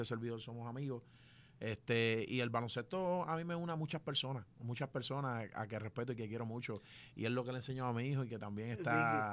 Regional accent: Canóvanas, Puerto Rico; Yo soy de Canóvana full toda mi vida. Y jugué en Canóvana y en Balón, en Carolina Balón.

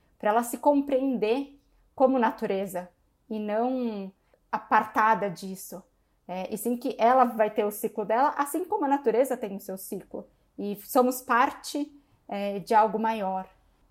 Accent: São Paulo, Brazil; E aí, eu sou de São Paulo, morei minha vida inteira praticamente em São Paulo.

